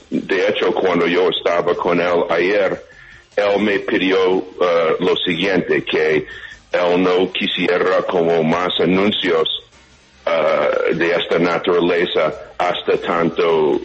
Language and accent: Spanish; United States; yo quiero tratar todo esto con guantes de seda, siendo un ajeno, siendo un americano.